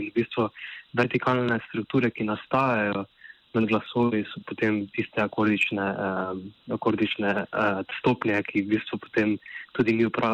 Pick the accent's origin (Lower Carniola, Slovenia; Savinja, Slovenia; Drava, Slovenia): Drava, Slovenia; pa prihaja iz mojih domačnih krajev, torej iz iz okolice Ptuja